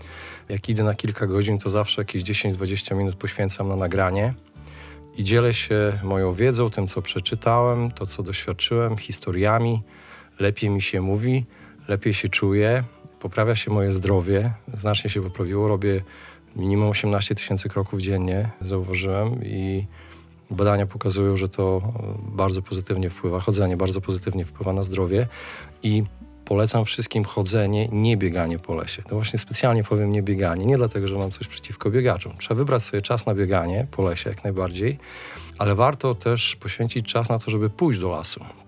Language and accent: Polish; Białystok, Podlaskie Voivodeship, Poland; moved away as an adult; also born or lived in Warsaw; Wyprowadziłem się 5 lat temu z Warszawy. Pochodzę z Białegostoku, ale wyjechałem na studia do Warszawy, tam mieszkałem